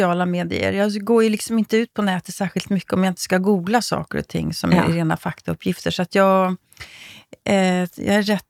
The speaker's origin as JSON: {"language": "Swedish", "country": "Sweden", "said": "som svensk blir jag alltid lite förvånad"}